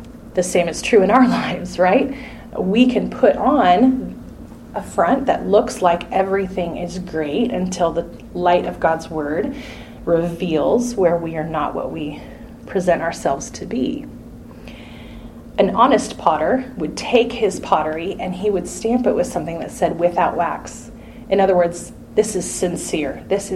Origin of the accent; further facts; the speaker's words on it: Washington, United States; I grew up in Washington State, and we proudly claim the title of Apple Capital of the World.